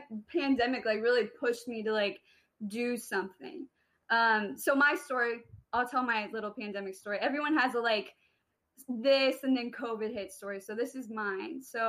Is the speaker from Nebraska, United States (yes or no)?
yes; Minden, Nebraska, United States; now in San Diego, United States; I am originally from Nebraska, small town in Minden, Nebraska, and I just moved to San Diego for grad school.